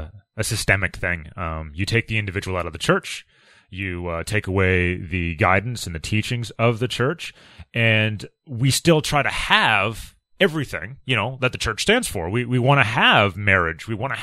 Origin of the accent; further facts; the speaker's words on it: Canada; I know we're Canadian and all that stuff